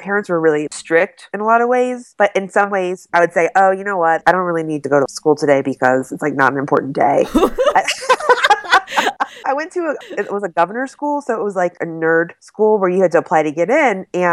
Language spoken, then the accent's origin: English; Richmond, Virginia, United States; And, you know, I grew up in Richmond and there just weren't that many writers that I was coming in contact with.